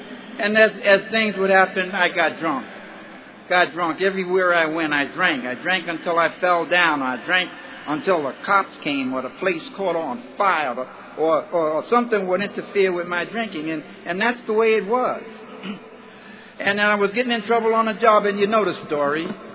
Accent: New York, United States; As a kid growing up in New York, I had no sense of any of that.

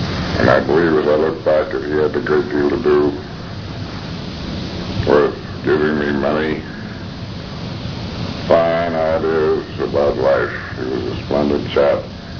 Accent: Albany, New York, United States; I was born in Albany, New York, and attended the Albany Academy in that city. And I summered in Manchester.

